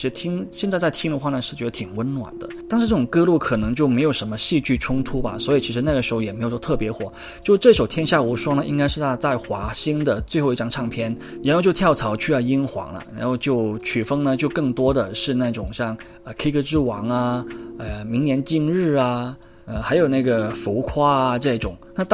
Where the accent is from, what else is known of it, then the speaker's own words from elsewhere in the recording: Guangdong, China; 我觉得应该是我们广东人婚礼里面一定会播的一首歌